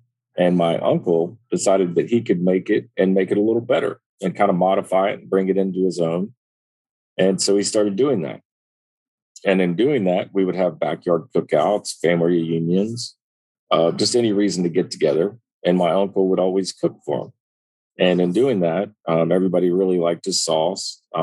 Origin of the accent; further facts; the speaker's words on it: Raleigh, North Carolina, United States; From Raleigh, North Carolina, on the East Coast, about midway between New York and Miami.